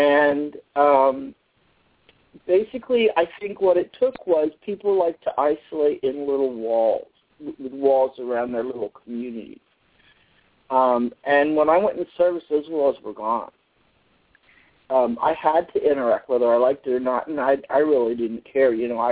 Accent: New Jersey, United States; I'm originally from South Jersey. My dad was a tomato farmer, so we were poor.

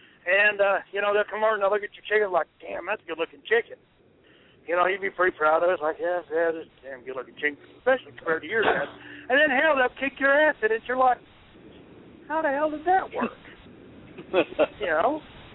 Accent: Plainview, Texas, United States; I had that here in Plainview, in my hometown.

